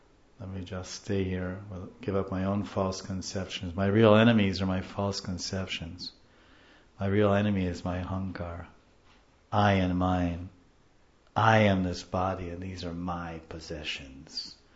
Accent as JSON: {"language": "English", "town": "Mumbai", "region": "Maharashtra", "country": "India", "said": "I'm a city walla. I'm from Maya Nagari, Maya Nagari, Bombay."}